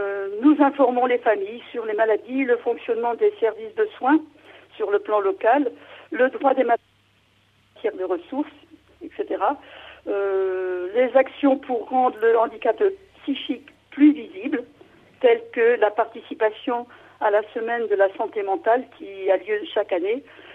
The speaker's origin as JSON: {"language": "French", "town": "Saint-Michel", "region": "Pays de la Loire", "country": "France", "said": "Moi-même, je suis de Saint-Michel, donc, voyez, je suis bien placée pour pouvoir les accueillir"}